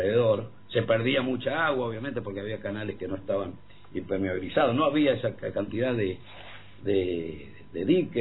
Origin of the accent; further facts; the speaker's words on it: San Juan, Argentina; soy un sanjuanino extramuros, entonces es estar informado, cosas que me cuentan y cada tanto ir por allí y palpar.